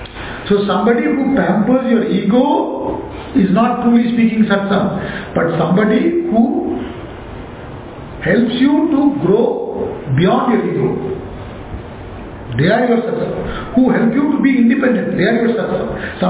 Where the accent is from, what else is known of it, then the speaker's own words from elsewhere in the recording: Chennai, Tamil Nadu, India; I am from Tamil Nadu. I am born and brought up there in Chennai.